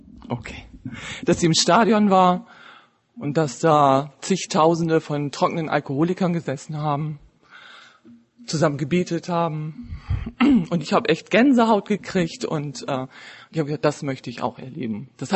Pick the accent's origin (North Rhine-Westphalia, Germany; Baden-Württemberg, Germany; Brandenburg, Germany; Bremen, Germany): Bremen, Germany; bin Alkoholikerin. Hi, ich komme aus Bremen